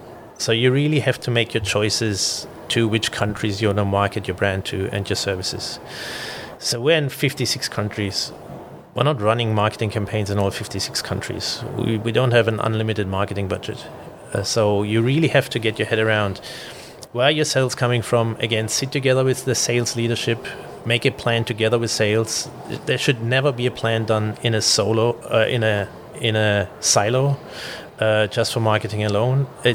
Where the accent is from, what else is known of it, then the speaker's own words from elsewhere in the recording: Germany; because I'm originally from Germany, they reached out to me and was like, look, does that sound right to you?